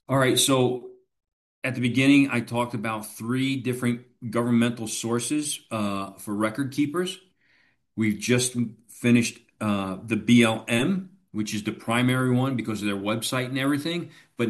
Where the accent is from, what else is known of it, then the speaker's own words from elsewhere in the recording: New York, United States; right? I had to check out my home state, New York.